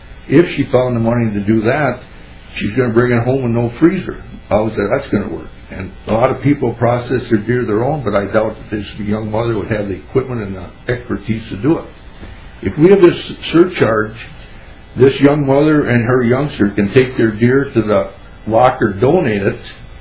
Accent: Minnesota, United States; I am a native Minnesotan, and I'm proud of that.

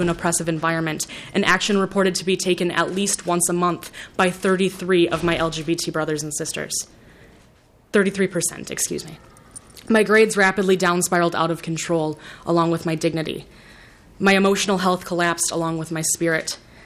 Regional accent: Minnesota, United States; I speak to you today not only as a Minnesotan

